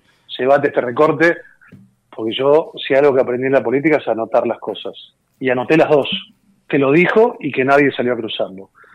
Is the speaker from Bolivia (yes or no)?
no; Argentina; yo soy argentino.